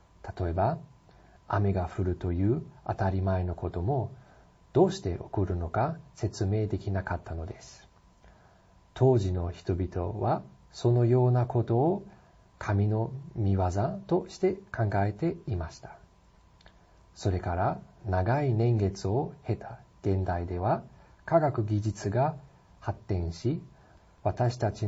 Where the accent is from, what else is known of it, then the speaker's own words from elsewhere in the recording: Cologne, North Rhine-Westphalia, Germany; 私の出身であるケルンにもケルン大聖堂という有名な教会があります。